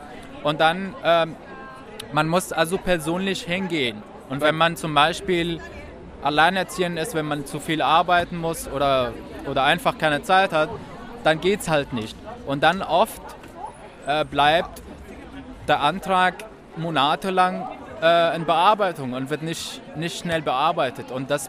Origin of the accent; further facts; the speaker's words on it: Syria; now in Germany; Also ich bin 2015 aus meiner Heimat, also eigentlich 2013 aus Syrien vertrieben worden, aufgrund meiner politischen Einstellung dort. Und bin dann 2015, habe mich dann auf dem Weg hierher nach Deutschland gemacht.